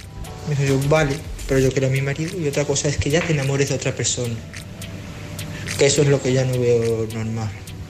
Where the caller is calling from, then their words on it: Badajoz, Extremadura, Spain; de Badajoz.